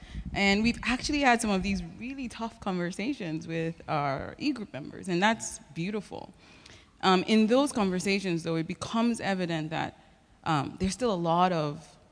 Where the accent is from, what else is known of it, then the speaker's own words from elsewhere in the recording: Nigeria; I grew up in Nigeria, West Africa, we're all black.